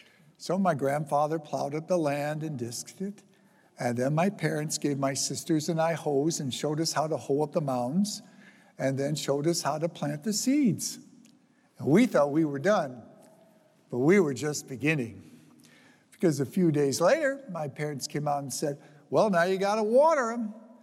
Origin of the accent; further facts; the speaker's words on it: Canton, Michigan, United States; I grew up in Canton, Michigan, and at that time it was all farms, and we had some acres of land.